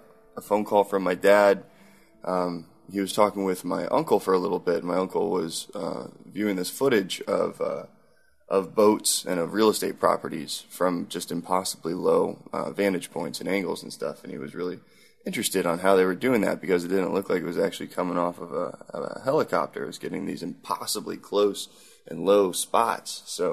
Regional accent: Clearwater, Florida, United States; I grew up in the Clearwater area of Florida. I went to college in Jacksonville at University of North Florida.

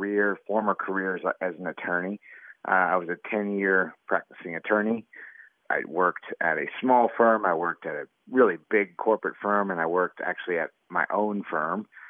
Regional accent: Durham, North Carolina, United States; I'm from Durham, North Carolina.

